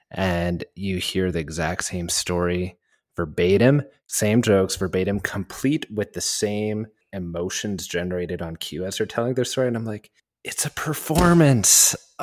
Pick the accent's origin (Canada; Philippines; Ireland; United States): Canada; And I'm super Canadian and didn't want to correct people.